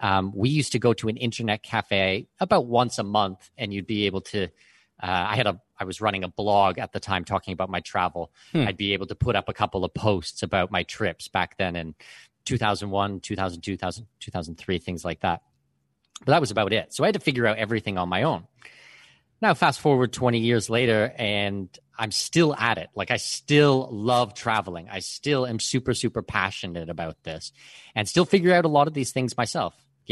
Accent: Ontario, Canada; born there; Yeah, so I'm born in southwestern Ontario. I'm Canadian.

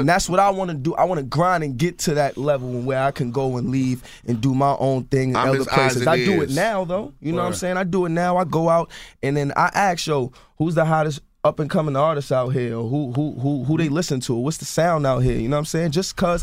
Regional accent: Harlem, New York, United States; But I guess I'm from Harlem, so I understand what he meant by, you know, me putting everything in yourself.

